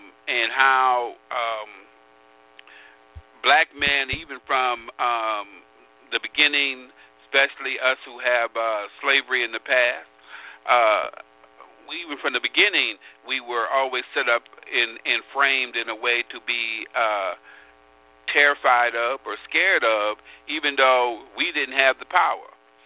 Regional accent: Quad Cities, United States; especially in the town I grew up in the Quad Cities, where all the factories are gone and those kind of things

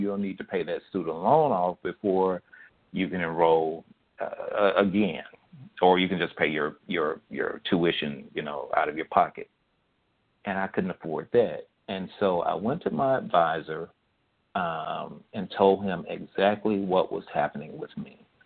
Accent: Birmingham, Alabama, United States; And just as I was walking up the steps to my house in Birmingham, and I grew up in Woodlawn

